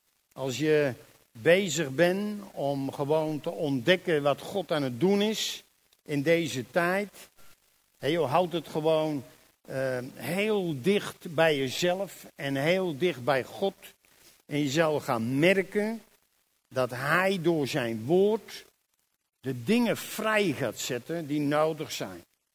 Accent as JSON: {"language": "Dutch", "country": "Germany", "second_language": "Dutch", "said": "Ik kom helemaal uit Duitsland."}